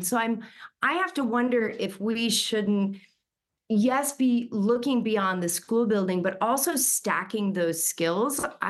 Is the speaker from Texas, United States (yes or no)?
yes; Texas, United States; and growing up in Texas